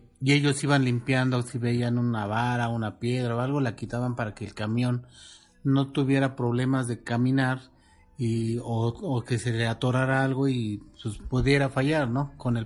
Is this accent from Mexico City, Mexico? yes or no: yes; Mexico City, Mexico; Yo soy de la Ciudad de México y nunca había visto ese tipo de colores